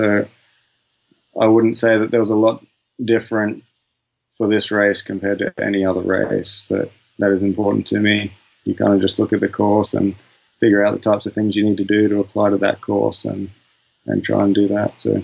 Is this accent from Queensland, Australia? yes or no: yes; Cairns, Queensland, Australia; that was more what was involved with the lead up to Cairns, just learning how to race at home.